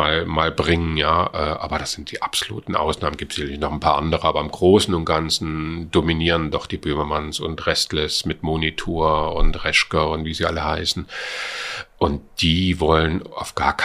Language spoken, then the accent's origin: German; East Germany, Germany; ich bin ein Kind der DDR, ich war 17 zur Wende